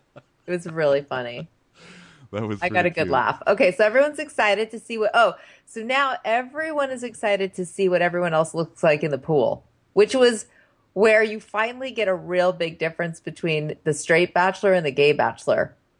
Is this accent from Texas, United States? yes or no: no; Atlanta, Georgia, United States; I mean, we're both from Atlanta.